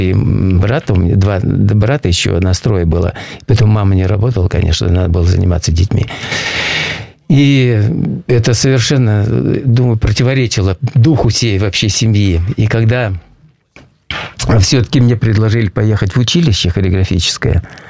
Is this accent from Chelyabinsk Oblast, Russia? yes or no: yes; Chelyabinsk, Chelyabinsk Oblast, Russia; Нет, я родился в Челябинске